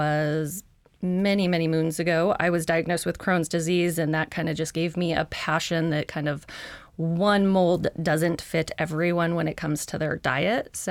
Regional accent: Alaska, United States; Born and raised in Alaska, always been my home, likely always will be.

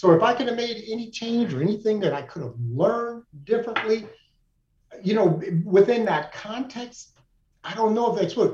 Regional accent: New York City, New York, United States; I grew up in New York City, so I got to go to the Schomburg and I got to see Black culture

